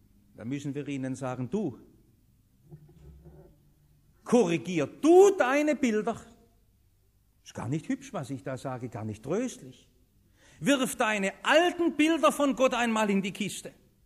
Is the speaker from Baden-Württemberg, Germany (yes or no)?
yes; Stuttgart, Baden-Württemberg, Germany; Warum bin ich in Stuttgart geboren und nicht in Hannover? Warum wachse ich hier auf und in diesem Jahrhundert nicht in einem anderen?